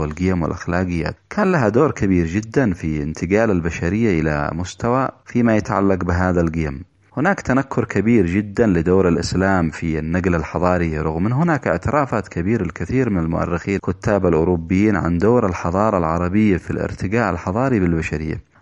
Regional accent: Yemen; نحن كشعب يمني مستضعف مظلوم تحرك بثقافة القرآن

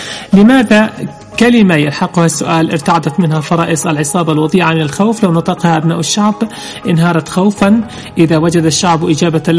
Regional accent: Yemen; من يصدق أن بلدنا اليمن ينام على احتياطيات من النفط هي الأولى عالميا

